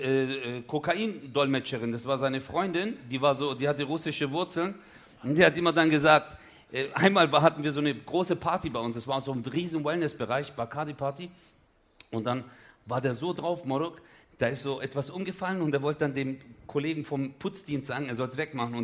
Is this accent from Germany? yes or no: no; Turkey; ich bin Türke